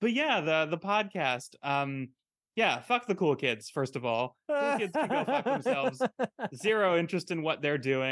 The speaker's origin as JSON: {"language": "English", "town": "Tucson", "region": "Arizona", "country": "United States", "tie": "born or raised there", "said": "I was raised in Arizona, yes, nice."}